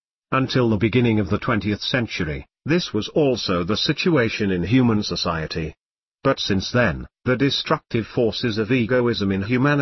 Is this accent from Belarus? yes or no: yes; Vitebsk, Vitebsk Region, Belarus; I was born in Belarus, in the same place where horrible atrocities were perpetrated by the Nazis against Jews. Particularly in Vitebsk, the city of my childhood, there was a ghetto and an extermination camp